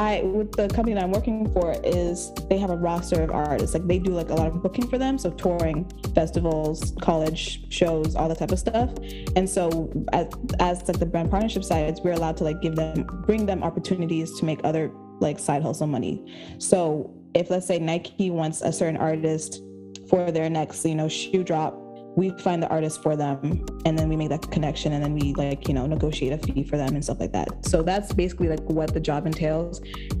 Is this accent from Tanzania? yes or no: yes; Tanzania; moved away as an adult; also born or lived in Washington DC, United States; now in United States; I grew up in Tanzania, right? Mm. I was born in DC and I left when I was like 7 years old. So like most of primary elementary school all the way to high school, I was in Tanzania. And then I came to DC for university.